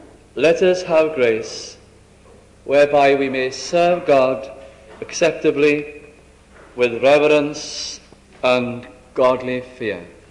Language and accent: English; Wales, United Kingdom; When I go to my hometown, I haven't been there for many, many years, but when I go to a little town in North Wales, I had my early childhood there.